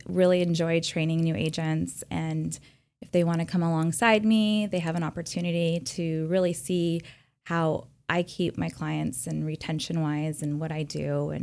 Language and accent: English; Poway, California, United States; So Poway is my niche, and you know, I'm from Poway just like you, John.